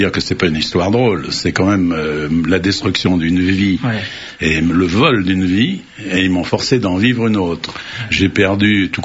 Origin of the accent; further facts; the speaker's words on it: France; je suis un Français normal. C'est-à-dire, je suis pupille de la nation, j'ai été boy scout, j'ai été parrain, mon père a été turc d'Indochine, je suis tout à fait un ancien militaire également.